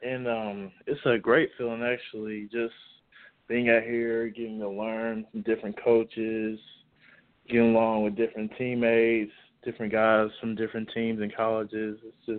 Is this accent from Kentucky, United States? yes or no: yes; Kentucky, United States; I'm originally from Kentucky, so that's right across the river, so my family could come watch me play.